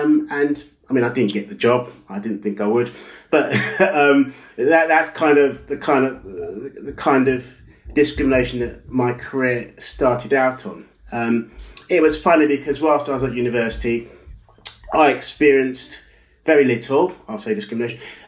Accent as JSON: {"language": "English", "country": "United Kingdom", "said": "I'm British. I was born here."}